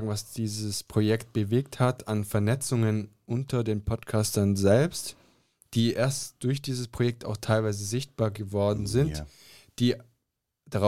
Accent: Ulm, Baden-Württemberg, Germany; Ich komme aus der Gegend Ulm, Baden-Württemberg.

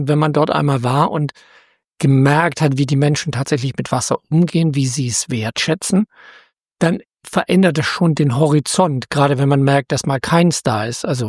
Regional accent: Plön, Schleswig-Holstein, Germany; Abwasserreinigung hier bei der Kläranlage in meiner Heimat, also in Plön.

